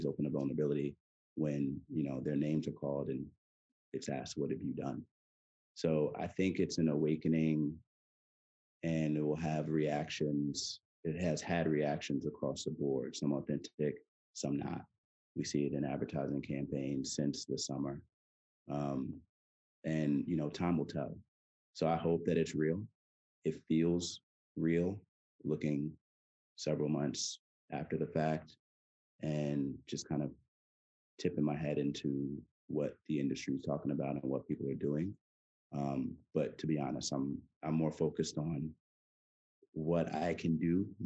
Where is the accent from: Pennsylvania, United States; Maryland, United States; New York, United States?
New York, United States; Queens; moved away as an adult; now in Los Angeles, United States; I'm from New York, I'm from Queens, and I moved to LA back in 2011 and had never hiked or camped in my life